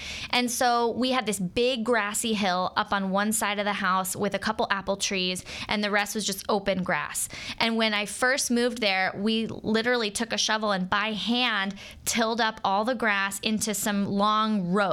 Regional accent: Florida, United States; I grew up in Florida.

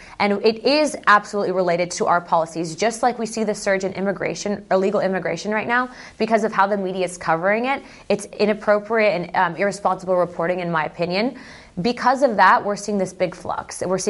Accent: United States; because I'm American and I happen to be Hispanic

